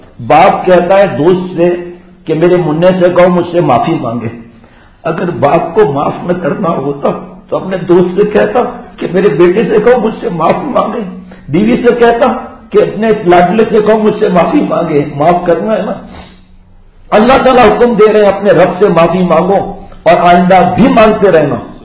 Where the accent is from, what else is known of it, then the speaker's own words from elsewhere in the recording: Karachi, Sindh, Pakistan; born there; ہم جب چھوٹے بچے تھے گاؤں میں, میری پیدائش تو کراچی ہے لیکن گاؤں تو جاتے تھے نا